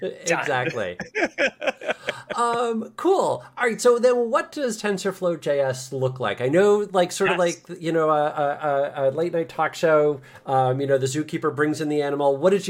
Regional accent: New Jersey, United States; Something from New Jersey. I'm from New Jersey.

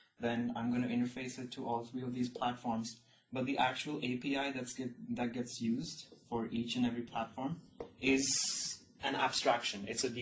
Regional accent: Delhi, India; now in United States; So I'm originally from India, Delhi, and I completed my high school over there. And currently I go to school in the state of Texas, University of Texas at Dallas, study computer science.

